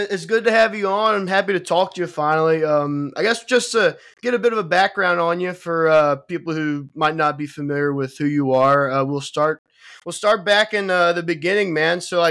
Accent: Cincinnati, Ohio, United States; also born or lived in Texas; because I'm from Cincinnati, so I lived in Texas for a little while

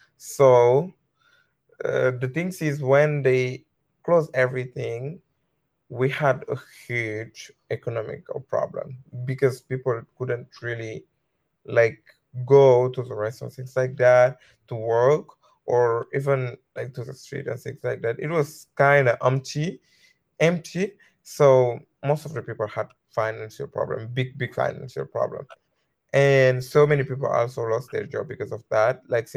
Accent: Senegal; now in Oswego, United States; I am from Senegal. It is a country in West Africa. It is a very small country.

